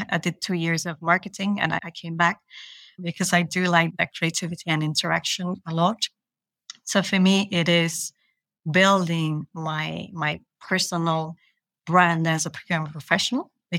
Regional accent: Belgium; because I'm originally from Belgium, but working in Luxembourg, of course.

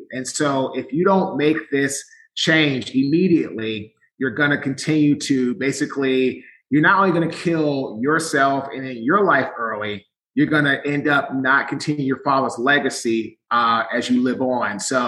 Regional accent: Washington, District of Columbia, United States; So I'm from Washington, D.C. I went to Howard University in Washington, D.C.

